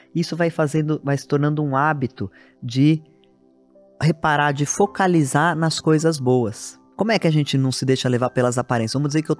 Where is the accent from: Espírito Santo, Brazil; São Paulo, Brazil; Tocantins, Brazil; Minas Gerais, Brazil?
São Paulo, Brazil; born there; Aqui em São Paulo, cidade onde eu nasci